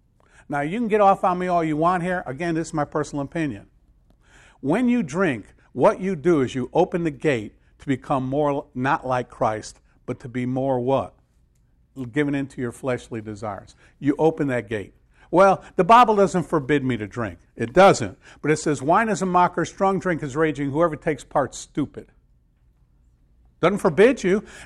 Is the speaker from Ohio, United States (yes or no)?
no; Connecticut, United States; I'm from Connecticut. I don't really care.